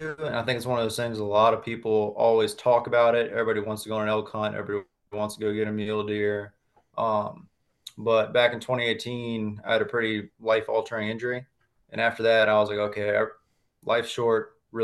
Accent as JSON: {"language": "English", "region": "Virginia", "country": "United States", "tie": "born or raised there", "said": "I grew up in Hanover County, just south of there, and then did a lot of my hunting and starting out in like sort of the central Virginia area."}